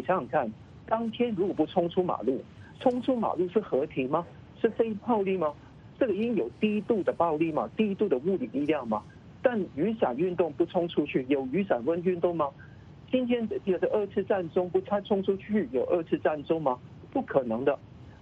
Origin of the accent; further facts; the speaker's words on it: Hong Kong; 我们还是香港人，我们是渴求自由的人。